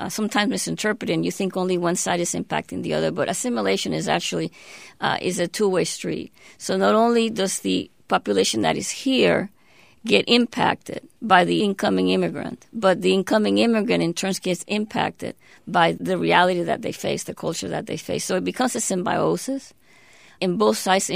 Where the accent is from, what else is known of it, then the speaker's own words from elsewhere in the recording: Greensboro, North Carolina, United States; my father obtained a job teaching at UNCG, and this is how we ended up in Greensboro. So I was raised in Greensboro across the street from UNCG.